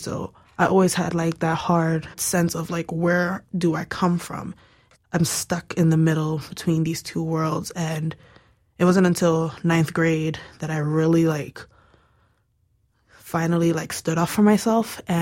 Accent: United States; born there; I was born in America, but my family comes from Nigeria.

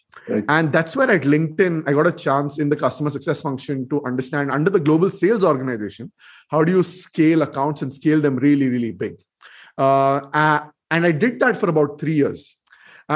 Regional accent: Belgaum, Karnataka, India; And out of a small town called Belgaum, which is my hometown in Karnataka, I ended up hiring top talent

